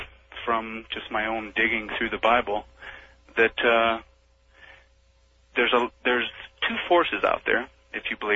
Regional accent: Denver, Colorado, United States; I'm from Denver, Colorado.

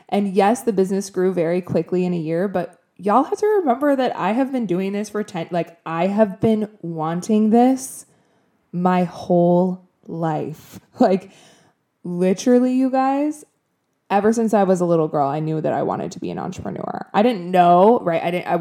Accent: Wisconsin, United States; now in Los Angeles, United States; today in LA, it was like 60 degrees and I was freezing, which is hilarious because I'm from Wisconsin.

